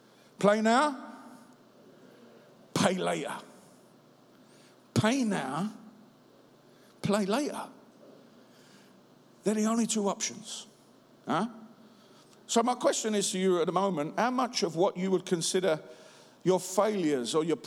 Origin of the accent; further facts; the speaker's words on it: London, United Kingdom; You know, me and Tommy, we lived a life where when I was growing up in the East End, and when he was growing up in the East End